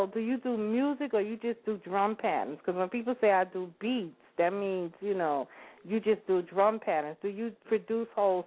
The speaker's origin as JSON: {"language": "English", "region": "New York", "country": "United States", "said": "Had to throw that … up in there because, you know, I am from New York."}